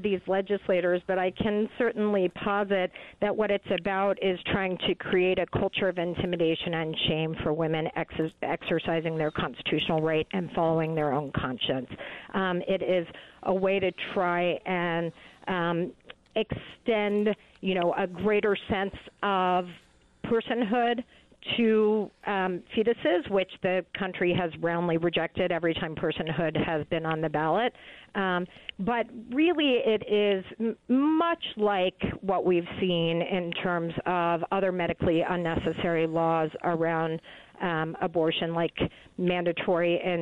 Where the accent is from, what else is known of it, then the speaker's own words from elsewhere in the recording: Texas, United States; In my home state of Texas, of course, which is most famous for Wendy Davis's filibuster